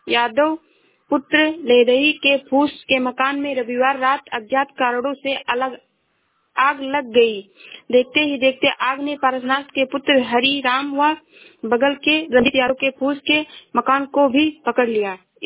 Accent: Uttar Pradesh, India; मैं जिला श्रावस्ती से हूँ।

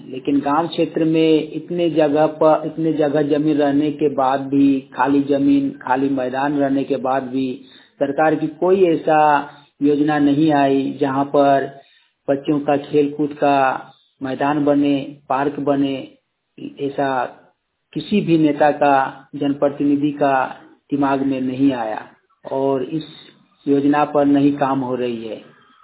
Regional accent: Kasmar, Jharkhand, India; कसमार बोकारो से हूँ।

